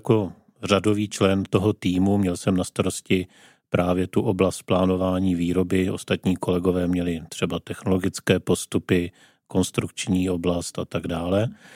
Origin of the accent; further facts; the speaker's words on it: Zlín, Zlín Region, Czechia; Do základní školy jsem začal chodit už ve Zlíně, kde jsem žil až do svých 30 let.